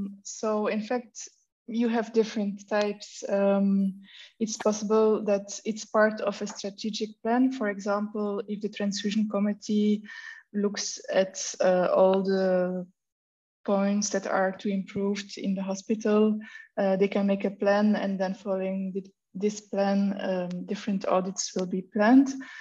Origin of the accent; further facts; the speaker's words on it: Belgium; I'm from Belgium.